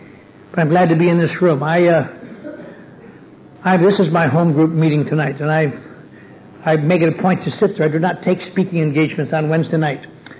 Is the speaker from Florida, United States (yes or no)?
no; Wisconsin, United States; I'm from a little town up in northern Wisconsin. I came from Norwegian background